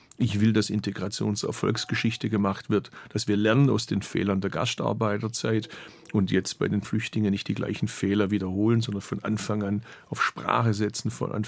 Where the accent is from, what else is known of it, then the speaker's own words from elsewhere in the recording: Bad Urach, Baden-Württemberg, Germany; born there; zu meiner Geburtsstadt Bad Urach